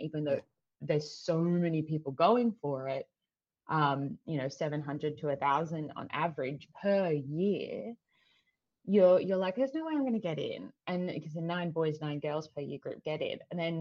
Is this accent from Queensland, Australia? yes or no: no; Sydney, New South Wales, Australia; I grew up in Sydney.